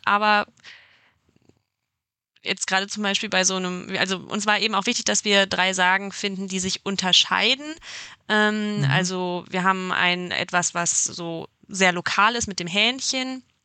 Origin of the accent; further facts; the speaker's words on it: Mülheim, North Rhine-Westphalia, Germany; now in Essen, Germany; Also ich komme nämlich aus Mülheim und war auch immer viel in Essen in der Jugend und wohne ja jetzt auch in Essen.